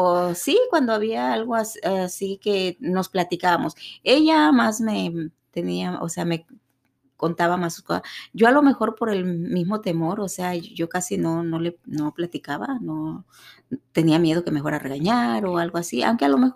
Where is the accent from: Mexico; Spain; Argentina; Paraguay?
Mexico; pero siempre uno como madre mexicana quiere estar ahí de metiche.